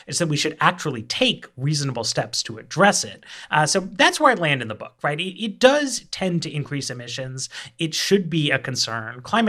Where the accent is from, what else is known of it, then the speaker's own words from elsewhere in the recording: Manhattan, New York, United States; now in Washington, United States; I grew up in Manhattan. I'm raising a kid in Logan Circle in DC.